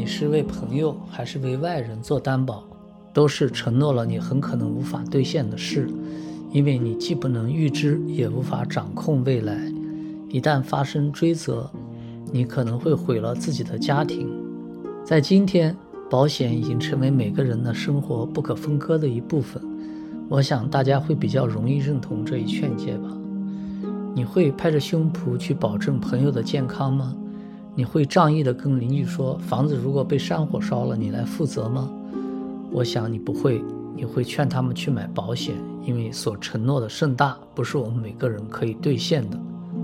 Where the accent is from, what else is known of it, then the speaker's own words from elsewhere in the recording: China; 我们中国人被誉为世界上最勤劳的民族